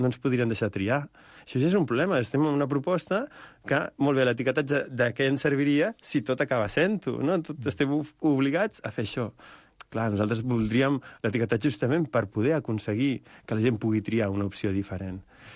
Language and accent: Catalan; Barcelona, Catalonia, Spain; Jo és que no sóc de les Terres de Lleida, sóc més xava que ningú.